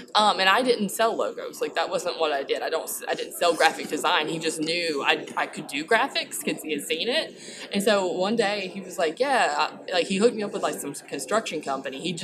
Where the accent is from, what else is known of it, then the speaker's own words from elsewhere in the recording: Alabama, United States; So I grew up in Alabama.